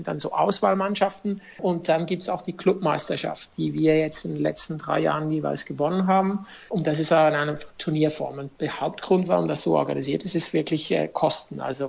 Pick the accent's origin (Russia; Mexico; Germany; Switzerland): Switzerland; Zofingen, Aargau; ich bin im kleinen Ort aufgewachsen, wo Handball die Nummer 1 war, in Zofingen.